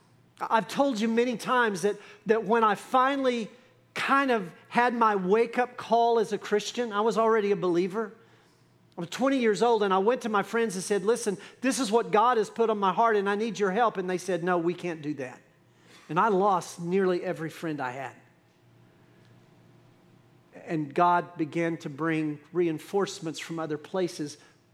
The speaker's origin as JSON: {"language": "English", "region": "Texas", "country": "United States", "said": "Listen, I am very bold and very proud to say that I'm an American and I'm a Texan."}